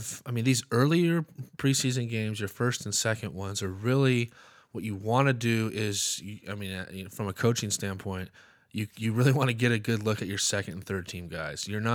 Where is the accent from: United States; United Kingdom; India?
United Kingdom; Scotland; I go, no, I'm just Scottish. There's a difference.